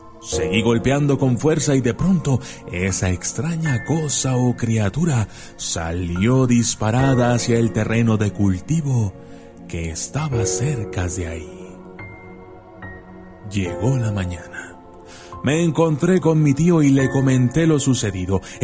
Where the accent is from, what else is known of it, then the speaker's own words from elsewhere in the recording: Pisco, Ica, Peru; ya de adulto, después de haber servido a mi patria, decidí ir a mi pueblo natal, Pisco.